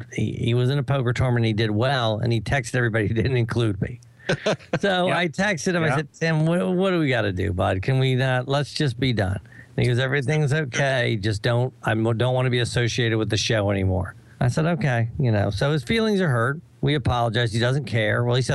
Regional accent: Arlington, Virginia, United States; now in Glen Burnie, United States; I come from Arlington, Virginia, and I live in Glen Burnie, Maryland.

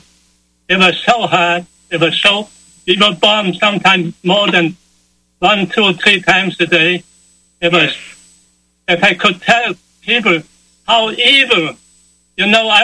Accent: Denmark; born there; English is a second language; also born or lived in Germany; I was born in Denmark, and I started my apprenticeship over there at the tool and die maker.

